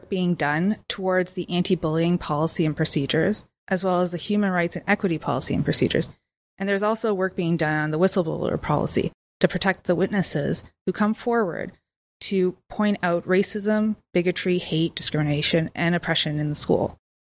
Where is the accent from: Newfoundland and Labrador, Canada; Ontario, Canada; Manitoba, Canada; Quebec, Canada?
Ontario, Canada; Hamilton; I am born and raised Hamiltonian. I grew up on Emerald Street North downtown.